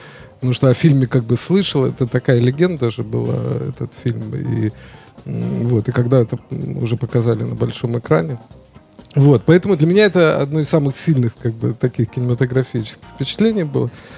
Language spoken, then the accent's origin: Russian; Odesa, Odesa Oblast, Ukraine; Я сам из Одессы и вырос в Одессе.